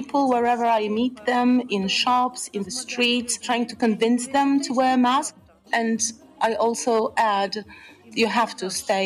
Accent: Chechnya, Russia; now in Gdańsk, Poland; I am a refugee from Chechnya. I have been living in Gdańsk for a couple of years.

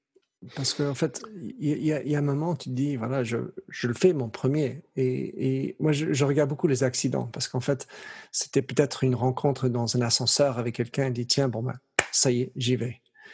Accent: Brussels, Belgium; born there; moi, je suis né à Bruxelles

